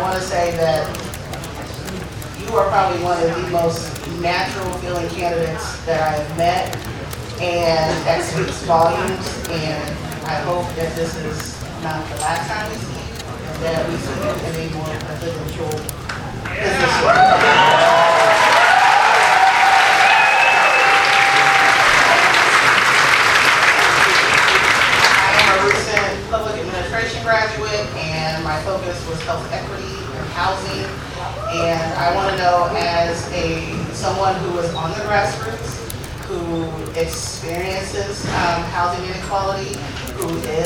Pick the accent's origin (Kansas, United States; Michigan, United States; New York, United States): Kansas, United States; Shawnee; I'm from Kansas, Olathe, Kansas, well, Shawnee, Kansas specifically.